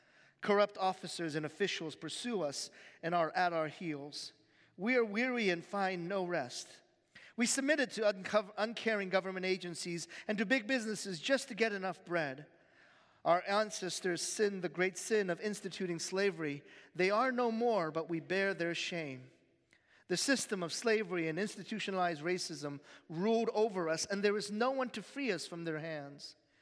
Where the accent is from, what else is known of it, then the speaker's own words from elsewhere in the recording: Baltimore, Maryland, United States; also born or lived in Korea; I was born in Korea, but moved to the United States. And when we moved to the United States, I ended up living in Maryland, but in a kind of a rough neighborhood in Baltimore